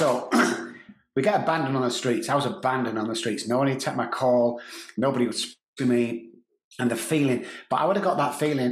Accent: Manchester, North West England, United Kingdom; So yeah, I suffered badly growing up in Manchester.

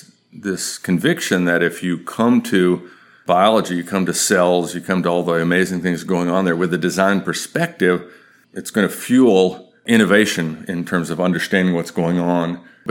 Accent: Texas, United States; I'm a Texan. I live in Denton, Texas

